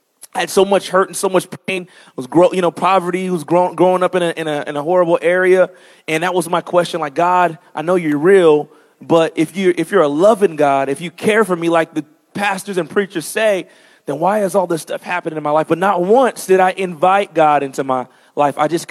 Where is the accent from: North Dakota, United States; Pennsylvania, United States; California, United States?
California, United States; Vallejo; So I was raised in Vallejo, California, right? Killa Cali.